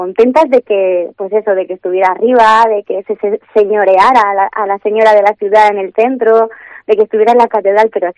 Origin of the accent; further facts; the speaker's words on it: South, Spain; now in Segovia, Spain; yo soy del sur, ¿vale? Y esa manifestación de cariño a la Virgen en los años que llevo fuera de mi tierra, con todo el cariño del mundo, no lo había vivido hasta que he llegado a Segovia.